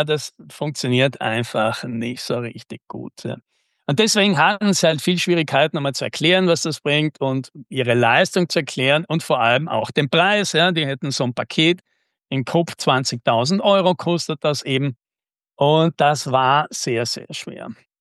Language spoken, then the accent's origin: German; Tyrol, Austria; ich komme ja jetzt auch aus den Tiroler Bergen